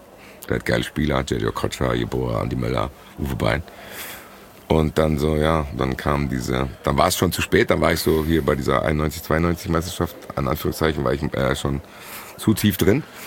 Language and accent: German; Frankfurt, Hesse, Germany; wir sind Frankfurter und wir sind ein bisschen anders als ihr.